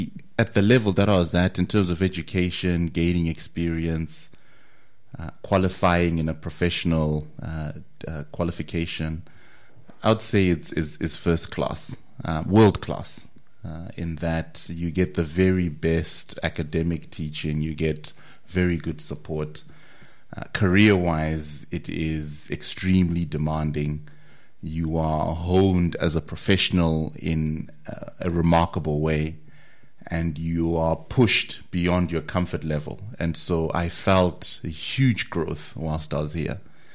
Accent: Harare, Zimbabwe; moved away as an adult; now in United Kingdom; Born and raised in Harare in Zimbabwe, and then came to the UK for my tertiary education in about 20 years ago now, almost.

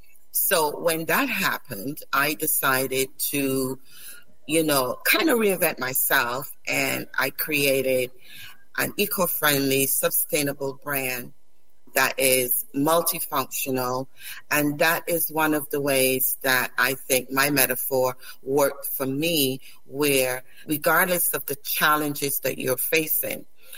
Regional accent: Barbados; also born or lived in St. Lucia; I was born in St. Lucia, but raised in Barbados. I still have the culture of St. Lucia and also the culture of Barbados.

